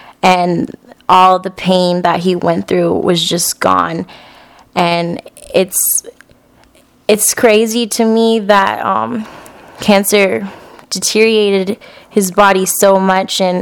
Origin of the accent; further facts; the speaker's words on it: Dallas, Texas, United States; I was born and raised in Dallas, Texas. I am 20 years old